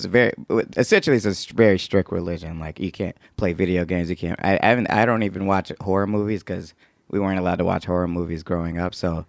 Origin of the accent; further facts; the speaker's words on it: Atlanta, Georgia, United States; So I'm from Atlanta. That's where I grew up. And then I grew up Jehovah's Witness, and that was like, I was born into that religion.